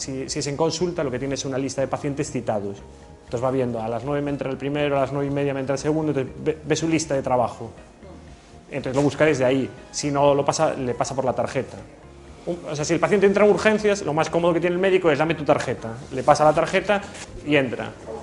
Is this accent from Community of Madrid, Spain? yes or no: no; Lugo, Galicia, Spain; En una zona en el Caurel, que yo tengo mucho cariño, que soy de Lugo, ¿no?